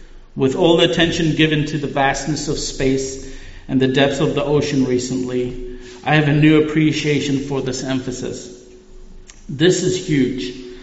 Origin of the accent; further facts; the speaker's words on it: South Africa; I'm from South Africa, so I'm going to teach you a little cultural lesson here.